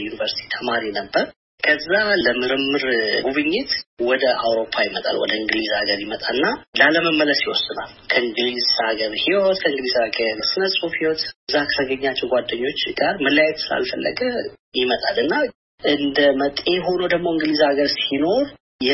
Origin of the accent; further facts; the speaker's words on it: Ancharo, Amhara, Ethiopia; እኔም በልጅነት የአንቻሮ በምትባል ተራራማ አካባቢ ነው ያደግኩት።